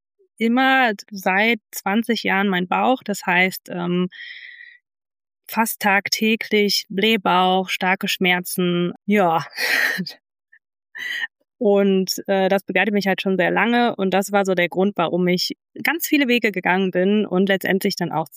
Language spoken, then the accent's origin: German; Düsseldorf, North Rhine-Westphalia, Germany; bin 32 Jahre alt, komme aus Düsseldorf